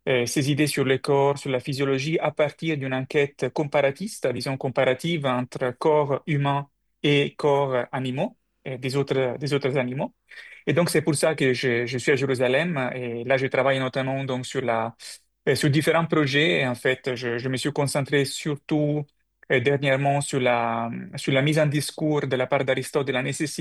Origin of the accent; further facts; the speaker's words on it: Rome, Lazio, Italy; French is a second language; Je suis né à Rome, donc j'étais tout petit, j'ai commencé, disons, à explorer ma ville, mes musées, etc.